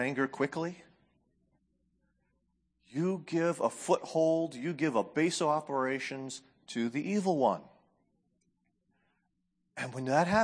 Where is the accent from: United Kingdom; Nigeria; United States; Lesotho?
United States; New Hampshire; I grew up in New Hampshire. The only kind of snakes I ever saw as a kid growing up were garter snakes.